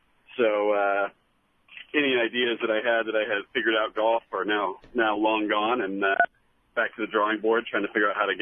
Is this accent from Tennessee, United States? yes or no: no; Texas, United States; I grew up in Texas, so the wind blows like crazy there all the time